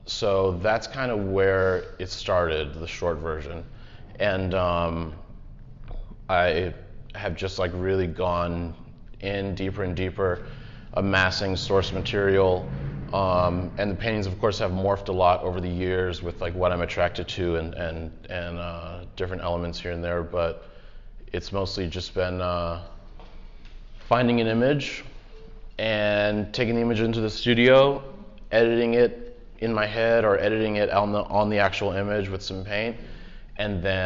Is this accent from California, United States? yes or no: yes; Los Angeles, California, United States; The interior scenes came from growing up in Los Angeles and growing up in very different homes